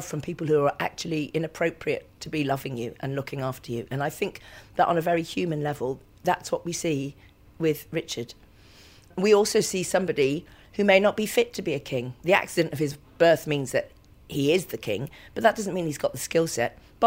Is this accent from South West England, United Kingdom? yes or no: yes; Bristol, South West England, United Kingdom; I'm from Bristol